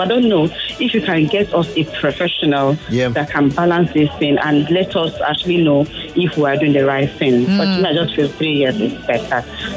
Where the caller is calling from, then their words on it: Ikeja, Lagos, Nigeria; I'm calling from Ikeja.